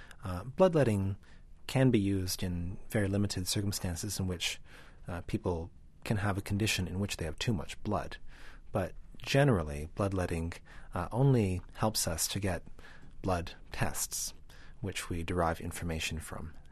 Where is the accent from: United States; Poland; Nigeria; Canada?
Canada; born there; my parents were the first generation of my family in the country. And so while I was born in Canada and have, in many ways, a very North American worldview